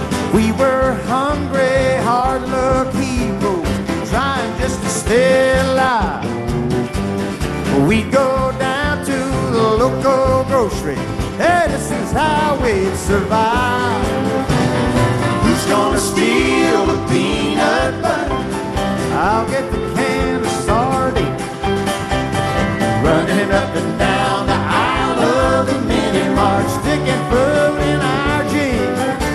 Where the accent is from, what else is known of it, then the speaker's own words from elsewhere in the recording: Mississippi, United States; which will take us through my home state of Mississippi as we're heading down there.